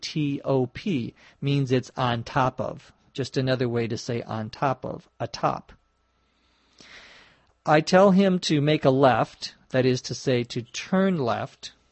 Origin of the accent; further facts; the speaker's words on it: Los Angeles, California, United States; from Los Angeles, California.